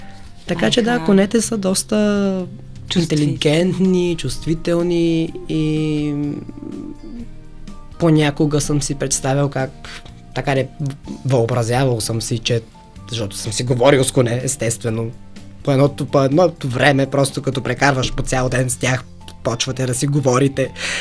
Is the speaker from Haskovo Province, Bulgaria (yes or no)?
yes; Haskovo, Haskovo Province, Bulgaria; По случайност намерих една ферма до града ми, аз съм от Хасково